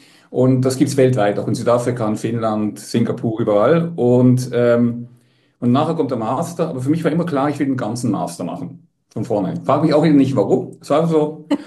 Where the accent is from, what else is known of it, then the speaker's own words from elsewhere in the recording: Basel, Basel-Stadt, Switzerland; Ich bin in der Schweiz aufgewachsen, ja. Genau. Also